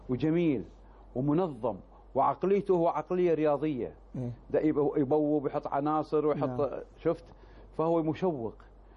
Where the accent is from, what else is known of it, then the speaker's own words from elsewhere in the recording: Kuwait; يعني العمل الخيري اللي موجود عندنا في الكويت